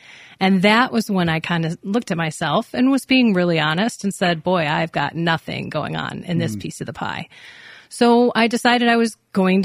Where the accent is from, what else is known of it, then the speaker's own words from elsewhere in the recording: Palatine, Illinois, United States; Correct. I grew up in Palatine. Mom and dad didn't practice.